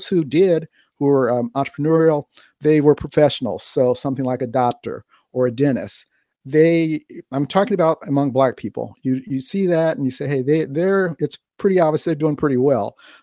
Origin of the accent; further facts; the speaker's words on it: Los Angeles, California, United States; So I started out, I grew up in South Central Los Angeles.